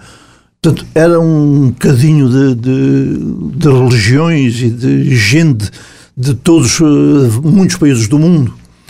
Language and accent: Portuguese; Maputo, Maputo City, Mozambique; eu felizmente atravessei a minha juventude toda em Moçambique, conheci muito pouco nessa altura, quando andava no liceu, conheci muito pouco de Moçambique, conheci Lourenço Marques, a antiga capital hoje chamada Maputo